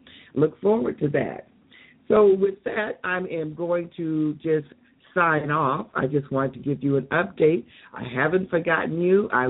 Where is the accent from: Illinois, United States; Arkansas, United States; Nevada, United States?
Illinois, United States; Rantoul; which is a TV channel in Champaign, Illinois, my hometown, Rantoul, as a matter of fact.